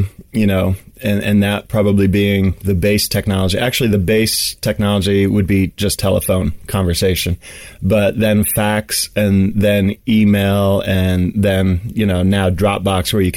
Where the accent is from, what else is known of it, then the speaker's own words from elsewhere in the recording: Princeton, New Jersey, United States; first language Swedish; English is a second language; also born or lived in Sweden; So I grew up in Princeton, New Jersey, although I did spend a large chunk of my childhood in Sweden. Swedish was my first language.